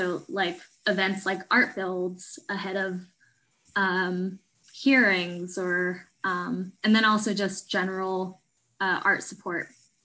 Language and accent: English; North Holland, Netherlands; also born or lived in Åbo, Finland / Scotland; now in Anchorage, United States; No, I was born in Åbo in Finland, and I grew up outside of Amsterdam in the Netherlands. And then I spent 7 years in Scotland before I moved to Alaska about 5 years ago.